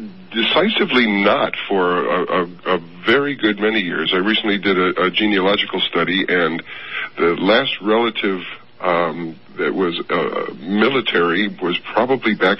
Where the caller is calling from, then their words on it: Pawcatuck, Connecticut, United States; I'm a regular listener here in Connecticut. I'm calling from Pawcatuck, Connecticut